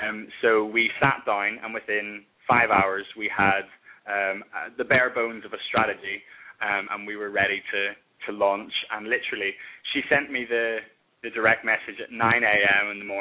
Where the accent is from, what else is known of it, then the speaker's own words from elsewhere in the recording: Ireland; I'm Irish myself.